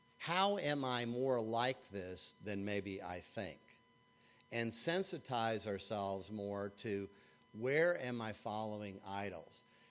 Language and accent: English; United States; I'm an American.